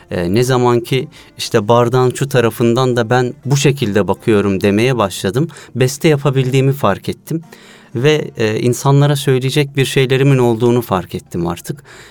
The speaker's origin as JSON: {"language": "Turkish", "region": "Isparta", "country": "Turkey", "tie": "born or raised there", "also_born_or_lived": "Austria", "said": "bir 23 yıl kadar Avusturya'da yaşam sürdürdük. Sonrasında 2016 yılında 1 Mayıs ayında Isparta'ya, memleketime yerleştim. 2016'dan bu yana da vatanımızdayız. Artık temelli dönüş yaptık."}